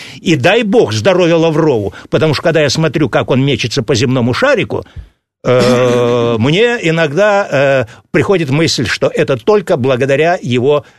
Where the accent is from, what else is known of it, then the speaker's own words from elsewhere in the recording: Barnaul, Altai Krai, Russia; Я тоже, кстати, из Барнаула.